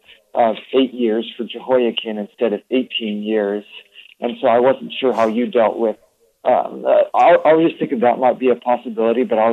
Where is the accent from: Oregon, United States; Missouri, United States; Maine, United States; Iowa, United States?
Oregon, United States; Portland; also born or lived in Dallas-Fort Worth; I lived in the Dallas-Fort Worth area for about 2 years, and I was originally from the Portland area